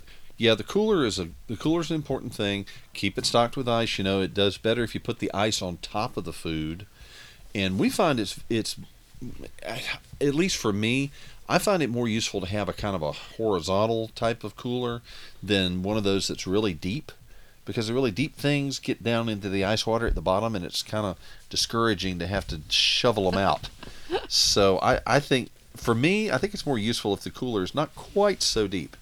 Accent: the South, United States; Pimento cheese is a favorite of ours. And we're from the South.

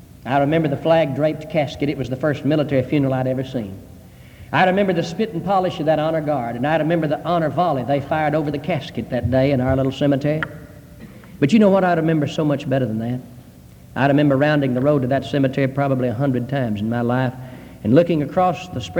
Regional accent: United States; When I was growing up in Fulton County

